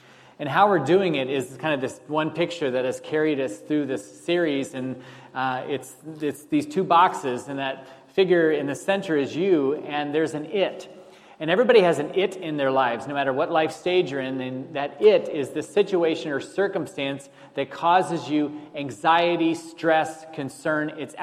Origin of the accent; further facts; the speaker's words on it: Mansfield, Ohio, United States; I grew up in Mansfield, Ohio.